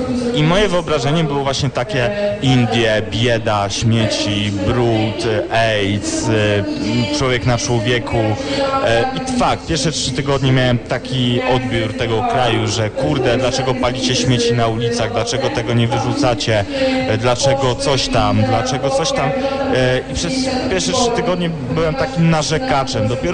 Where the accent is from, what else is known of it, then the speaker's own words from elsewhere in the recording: Łódź, Łódź Voivodeship, Poland; born there; w 1987 roku, to był 15 maja, kiedy się urodziłem w takim małej prowincji warszawskiej, to się nazywa miasto Łódź. Tam przyszedłem na świat